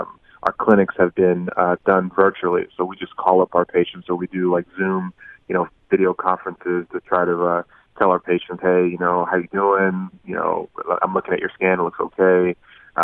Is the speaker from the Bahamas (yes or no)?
yes; Bahamas; now in United States; As you know, I'm from the Bahamas, and it was hard.